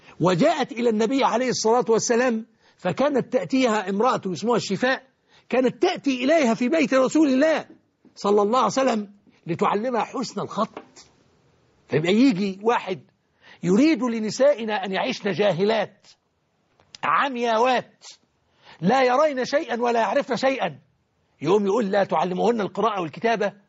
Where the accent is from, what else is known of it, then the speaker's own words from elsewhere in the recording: Egypt; في أجزاء كثيرة من بلدنا مصر العزيزة